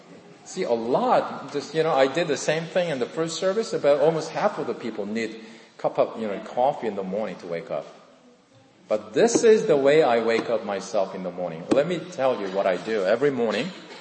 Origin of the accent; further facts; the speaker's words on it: Incheon, South Korea; English is a second language; he landed from his boat on Incheon, which is my hometown in South Korea.